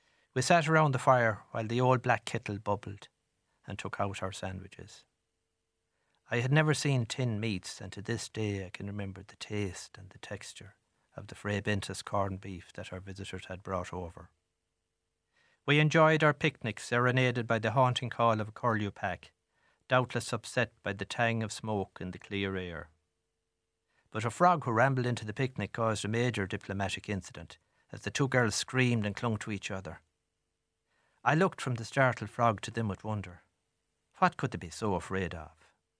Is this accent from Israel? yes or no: no; Connacht, Ireland; Growing up in West Roscommon, we were never far from the bog.